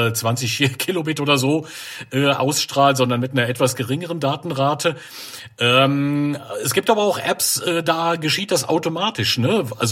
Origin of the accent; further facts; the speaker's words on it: Wiesbaden, Hesse, Germany; wir wohnen ja hier im Rhein-Main-Gebiet und ich komme beispielsweise aus Wiesbaden oder auch aus Mainz, Nachbarstadt.